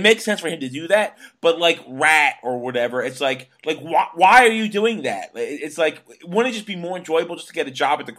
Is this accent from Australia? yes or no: no; Bergen, Vestland, Norway; I've been booking shows in my hometown of Bergen since 2000